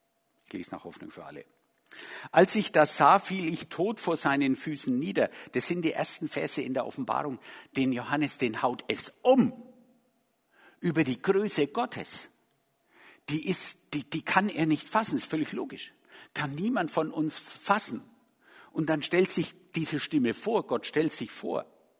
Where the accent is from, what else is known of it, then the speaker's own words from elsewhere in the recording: Bavaria, Germany; accent: Franconian; Ich komme aus dem Frankenland, ich kann also kein Hochdeutsch.